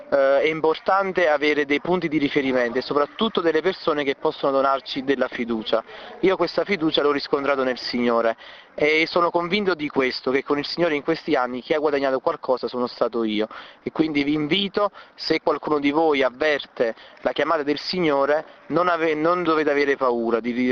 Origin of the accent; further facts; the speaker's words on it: Montoro, Campania, Italy; ho 23 anni, sono originario di Borgo di Montoro Inferiore, della nostra diocesi di Salerno Campagna Cerno